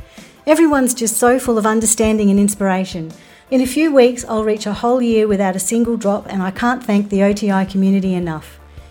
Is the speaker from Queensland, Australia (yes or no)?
yes; Brisbane, Queensland, Australia; I'm from Brisbane in Australia.